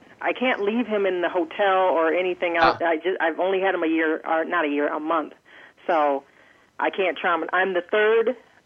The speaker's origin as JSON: {"language": "English", "region": "Michigan", "country": "United States", "said": "Well, I'm from Michigan, and I'm in Washington State right now for, 3 months?"}